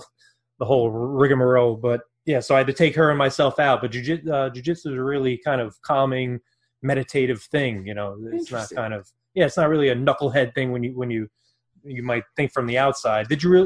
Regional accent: Brooklyn, New York, United States; now in New Jersey, United States; I grew up in Brooklyn, but nice. I live in New Jersey

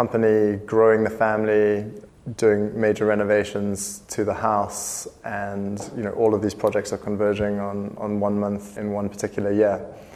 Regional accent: South Africa; moved away as an adult; now in United Kingdom; So you might have gathered that I am South African, but have lived in the United Kingdom now for just under 20 years, practically a lifetime.

